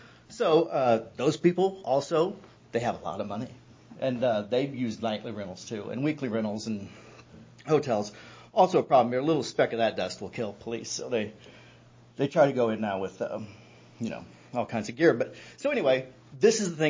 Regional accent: St. Joseph, Missouri, United States; I'm from originally from Buchanan County, St. Joseph, Missouri

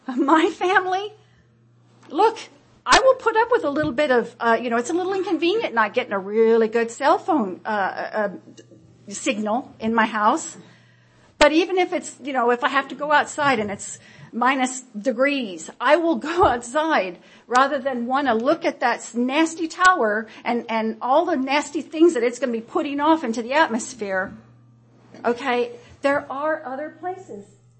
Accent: Panama City, Florida, United States; I am a mother of 11 children, and I'm from Panama City, Florida. Okay? A year ago, this month, we moved here.

